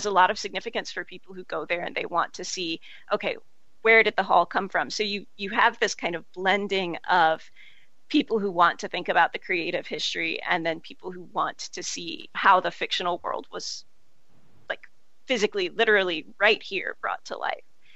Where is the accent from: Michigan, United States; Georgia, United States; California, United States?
Georgia, United States; Atlanta; I'm from Atlanta, right?